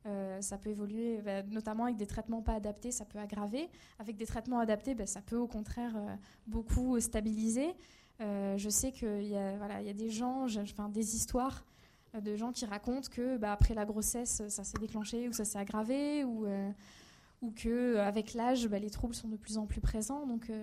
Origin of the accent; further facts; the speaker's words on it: Réunion, France; moved away; moi, je suis réunionnaise, je suis partie jeune de chez moi, ma famille était loin